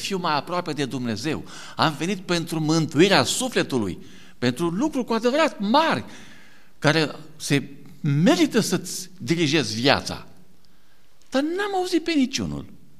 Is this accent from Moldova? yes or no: no; Câmpina, Prahova, Romania; Eu sunt din Câmpina.